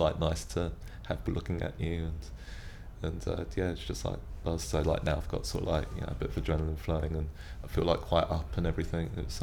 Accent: London, United Kingdom; I'm 40 years old, and I come from London.

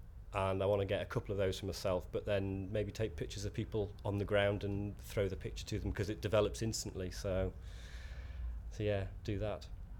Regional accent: North East England, United Kingdom; I'm from the Northeast originally anyway

